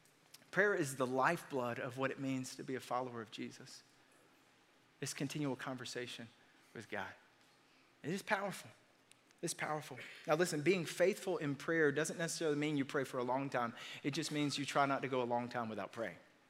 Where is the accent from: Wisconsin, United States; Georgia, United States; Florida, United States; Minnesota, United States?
Georgia, United States; We're the people from South Georgia